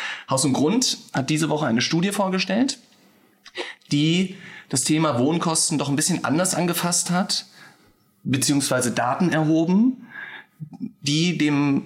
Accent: Berlin, Germany; born there; als gebürtiger Berliner

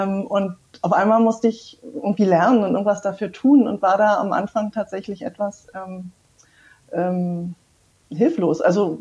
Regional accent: Berlin, Germany; Ich bin aufgewachsen in Berlin, in West-Berlin. Sehr behütet und hatte eine wunderschöne Kindheit. Mit meinen Eltern und meiner Oma in einem Haus.

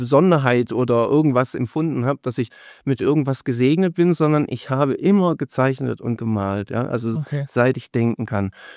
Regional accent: Schwäbisch Hall, Baden-Württemberg, Germany; den Großteil meiner Jugend habe ich in Schwäbisch Hall verbracht.

